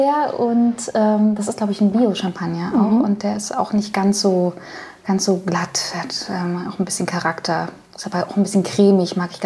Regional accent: Berlin, Germany; born there; ich bin auch gebürtige Berlinerin, bin 37 Jahre alt

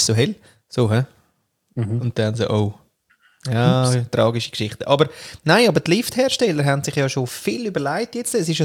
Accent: Austria; now in Switzerland; als Österreicher in der Schweiz.

